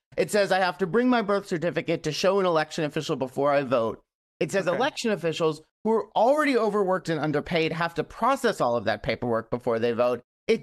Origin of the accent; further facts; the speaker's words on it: Milwaukee, Wisconsin, United States; I have the exact same memories of you from growing up in Milwaukee, Wisconsin